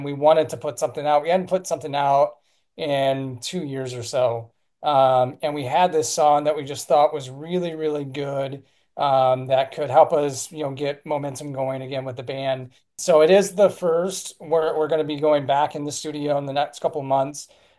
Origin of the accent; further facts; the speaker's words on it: Detroit, Michigan, United States; When I travel, I tell people I'm from Detroit.